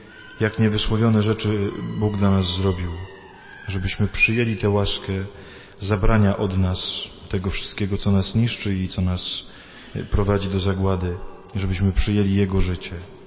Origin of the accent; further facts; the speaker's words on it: Myszków, Silesian Voivodeship, Poland; ja pochodzę z Myszkowa